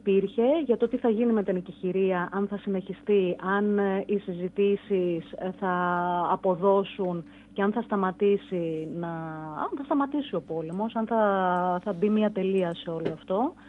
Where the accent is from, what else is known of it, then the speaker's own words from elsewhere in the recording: Greece; Τους έλεγα ότι είμαι από Ελλάδα, υπήρχαν κάποιοι που δεν ξέρανε καν κατά που πέφτει η Ελλάδα.